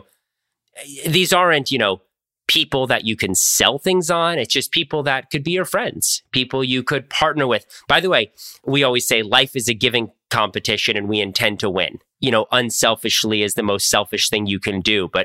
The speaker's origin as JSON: {"language": "English", "town": "Washington", "region": "District of Columbia", "country": "United States", "tie": "born or raised there", "said": "I grew up in Washington, D.C. My parents have had the same house for 40 years."}